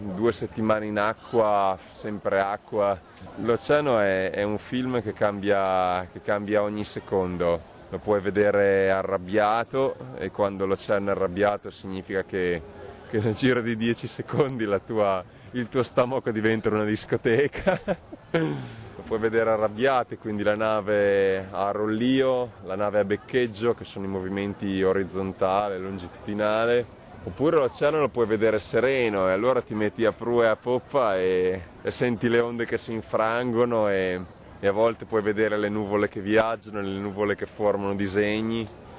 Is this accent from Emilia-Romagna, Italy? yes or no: yes; Carpi, Emilia-Romagna, Italy; sono di Carpi, Modena. Sto facendo un giro intorno al mondo, i 5 continenti e i 3 oceani senza l'utilizzo di aerei.